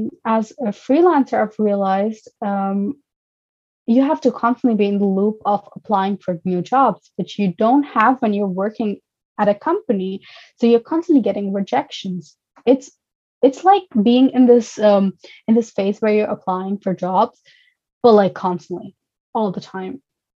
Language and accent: English; Pakistan; English is a second language; now in Germany; So I come from Pakistan. I'm originally from Pakistan